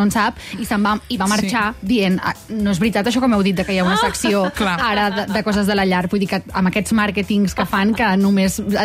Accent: Terrassa, Catalonia, Spain; jo recordo quan a Terrassa, que jo sóc de Terrassa

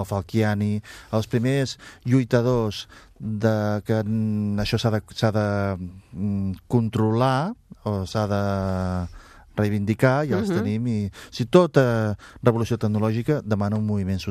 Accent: Catalonia, Spain; sóc de l'Empordà.

